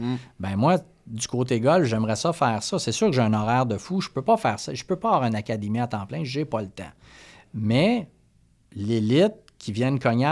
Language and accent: French; Montreal, Quebec, Canada; je viens du West Island, donc j'avais une base d'anglais.